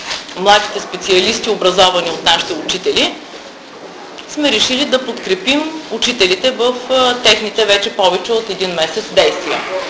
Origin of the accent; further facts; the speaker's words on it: Stara Zagora, Stara Zagora Province, Bulgaria; аз искам да заявя като Старозагорка, че лично аз моя принос към моя роден град и към развитието на спорта на този град съм го изпълнила.